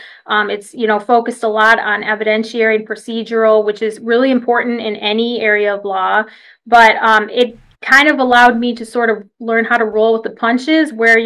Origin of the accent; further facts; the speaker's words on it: Michigan, United States; So, you know, I'm from Michigan